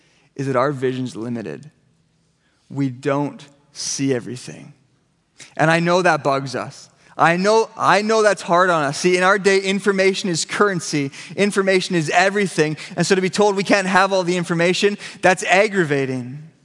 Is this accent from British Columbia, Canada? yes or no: yes; Ladner, British Columbia, Canada; Yeah, we grew up in Ladner, as I said.